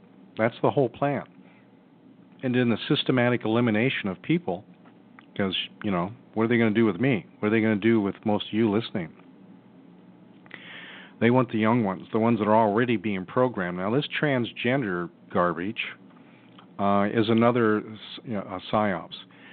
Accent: United States; soon as I spoke, everybody immediately knew I was American.

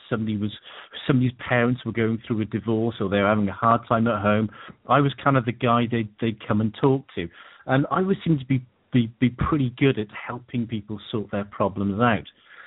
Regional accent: Cardiff, Wales, United Kingdom; I am a Welsh lad born in Cardiff, Wales, which is part of the UK, and raised there, lived very, I had a very happy childhood.

